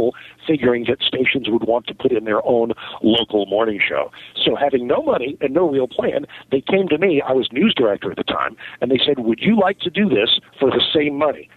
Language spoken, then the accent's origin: English; Maryland, United States; born or raised there